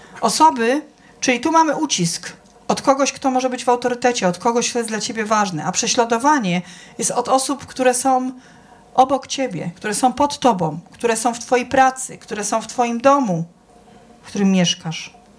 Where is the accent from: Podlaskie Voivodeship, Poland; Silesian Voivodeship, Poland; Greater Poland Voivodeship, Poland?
Silesian Voivodeship, Poland; my to jesteśmy takimi prawdziwymi Ślązakami, nie? Bo ja tam staty to jeszcze mam ze Lwowa, nie? Ale tutaj to my jesteśmy tacy prawdziwi ze Śląska.